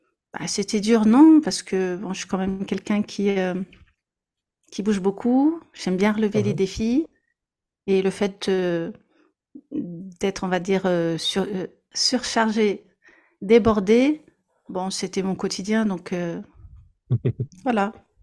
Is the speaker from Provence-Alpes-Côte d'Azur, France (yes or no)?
no; Montargis, Centre-Val de Loire, France; born there; Ah, en France, je suis née à Montargis.